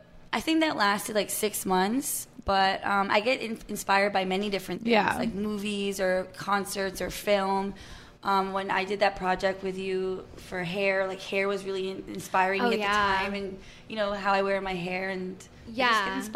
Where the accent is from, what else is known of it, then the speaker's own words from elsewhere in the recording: New York, United States; All right, I grew up in New York.